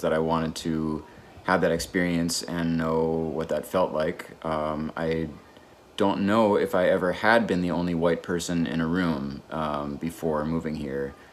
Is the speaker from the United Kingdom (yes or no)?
no; Chicago, Illinois, United States; Like, where I grew up in Chicago, there's more of a feeling of coldness.